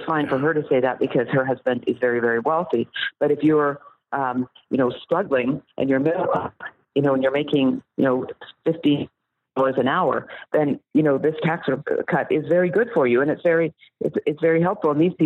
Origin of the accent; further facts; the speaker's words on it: Canada; now in United States; So I am Canadian. I grew up in Canada. I'm an American now, but all of my family is still in Canada